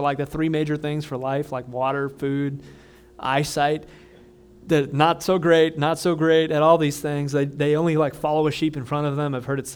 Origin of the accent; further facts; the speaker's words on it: Parma, Ohio, United States; There's a little farm down on Stearns Row that my mom used to take me to growing up in Parma over there.